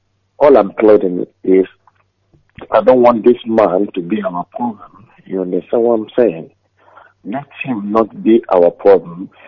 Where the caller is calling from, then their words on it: Denmark; I'm calling from Denmark